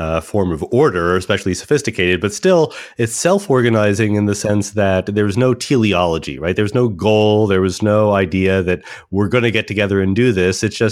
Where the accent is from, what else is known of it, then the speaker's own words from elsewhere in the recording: Philadelphia, Pennsylvania, United States; called them growing up in Philadelphia.